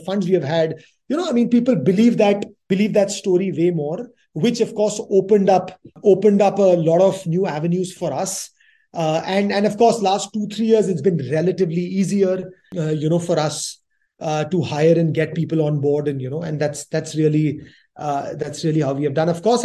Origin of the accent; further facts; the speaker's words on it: Delhi, India; I'm born and brought up in Delhi.